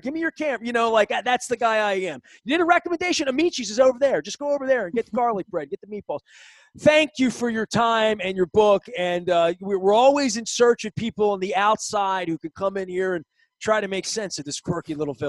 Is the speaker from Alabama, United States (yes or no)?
no; Dundalk, Maryland, United States; I grew up in Dundalk, so like on the, you know, east line of a lot of Highland Town people. We had a lot of Huns. I mean, I am from a village and a family of Huns.